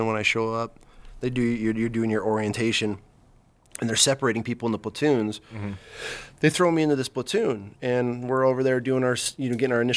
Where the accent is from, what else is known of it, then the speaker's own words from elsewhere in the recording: Clayton, New York, United States; So, I'm from Clayton, New York, originally upstate.